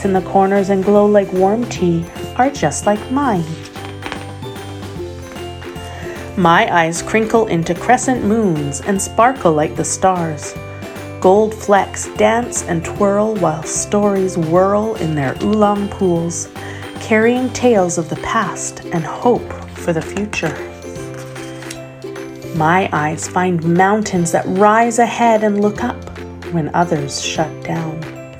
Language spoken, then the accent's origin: English; Canada; And I am Canadian and European, Portuguese, Scottish, English, the mix.